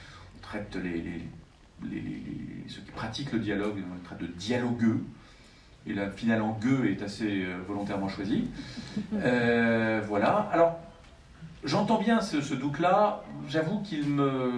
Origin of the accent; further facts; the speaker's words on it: Paris, Île-de-France, France; parce que je suis parisien au départ, j'en suis désolé